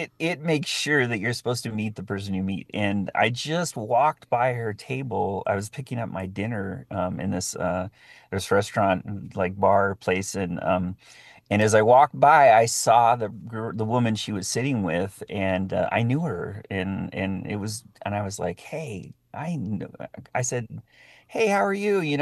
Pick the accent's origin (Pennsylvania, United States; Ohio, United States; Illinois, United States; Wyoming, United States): Wyoming, United States; also born or lived in New Mexico / Colorado / Utah; So I'm originally from New Mexico. I'm a Hickory Apache, Mexica, and Chichimeca. I was left at an orphanage in Denver, Colorado, and then transferred up to an orphanage in St. Joseph's Orphanage in Wyoming, and then was adopted and raised in Wyoming and Utah.